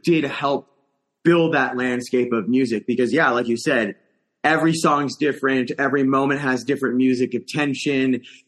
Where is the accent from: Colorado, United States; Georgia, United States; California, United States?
California, United States; I grew up in the East Bay in California, so San Francisco area.